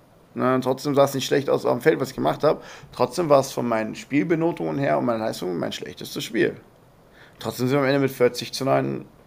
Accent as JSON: {"language": "German", "town": "Remscheid", "region": "North Rhine-Westphalia", "country": "Germany", "said": "Ich komme aus dem Dorfverein, ich komme aus Remscheid, ich habe in Remscheid Amboss angefangen."}